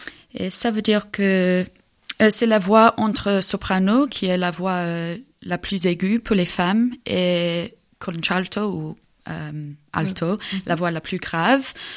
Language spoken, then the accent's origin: French; England, United Kingdom; French is a second language; now in France; parce que je viens d'Angleterre, mais j'ai aussi la nationalité française. Et maintenant, c'est la première fois que j'habite en France.